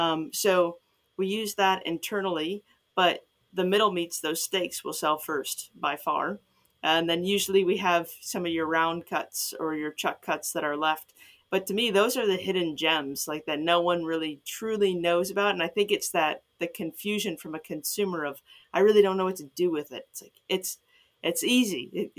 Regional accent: Illinois, United States; I'm from Chicago suburbs.

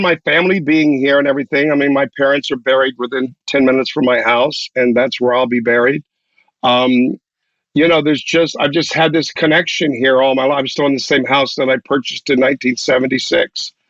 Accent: Miami, Florida, United States; born or raised there

